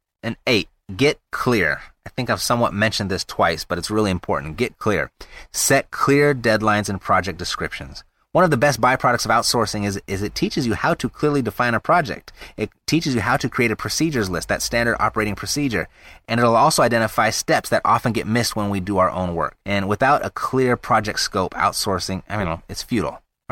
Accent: United States; being an American, I have found that the greatest success to experience to price ratio with VAs is in the Philippines.

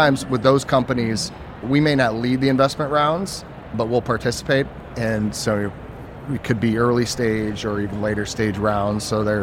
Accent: Cleveland, Ohio, United States; Born and raised in Cleveland, Ohio, and then I went down to, so Cleveland's kind of the home.

